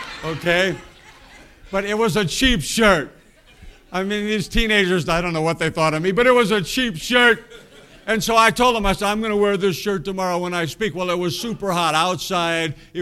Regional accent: Heber Springs, Arkansas, United States; I'm from Heber Springs, Arkansas. What is a Heber? Heber Springs. You say, where is that? It's just down the road from Toad Suck.

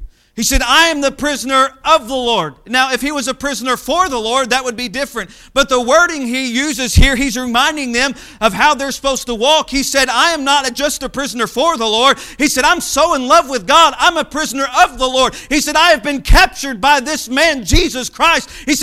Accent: Arkansas, United States; But I am from Arkansas, and I may have an accent, and we may do things different down there.

